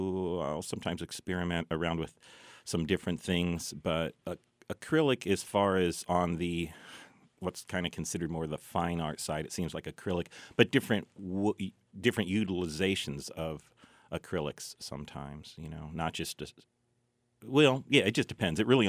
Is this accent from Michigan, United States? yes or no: no; Springfield, Illinois, United States; I'm from Springfield, Illinois.